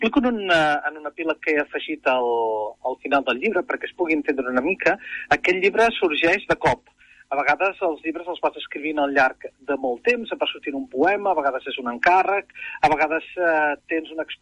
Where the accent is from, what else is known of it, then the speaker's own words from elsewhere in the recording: Sant Celoni, Catalonia, Spain; Jo soc de Sant Celoni, tot i que puntualment vaig néixer a l'Hospital de Granollers, tota la vida he viscut a Sant Celoni, i Sant Celoni, al peu d'una autopista, està just al mig de dos parcs naturals, el Parc Natural del Montnegre Corredor i el Parc Natural del Montseny.